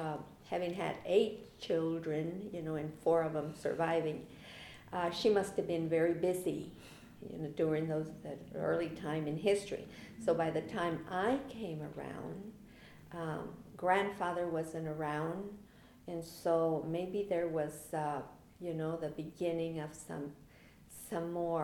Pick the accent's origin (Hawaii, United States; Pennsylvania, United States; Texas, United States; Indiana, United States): Texas, United States; El Paso; born there; Well, I was born in El Paso in 1937, which is places me right in the Depression era.